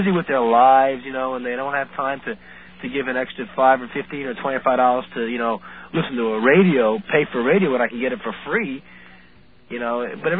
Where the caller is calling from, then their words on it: Norwalk, Connecticut, United States; Connecticut, Norwalk.